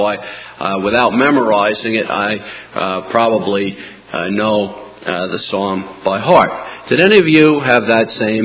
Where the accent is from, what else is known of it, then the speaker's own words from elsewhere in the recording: New Jersey, United States; When I was a youngster in school, growing up in New Jersey, kindergarten through 12th, every single day in the public school, they read the Bible and they prayed.